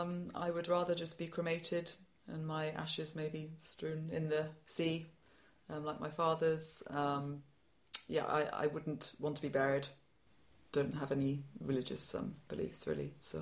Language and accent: English; Bristol, South West England, United Kingdom; moved away as an adult; I'm from Bristol, but I haven't lived there really for over 20 years.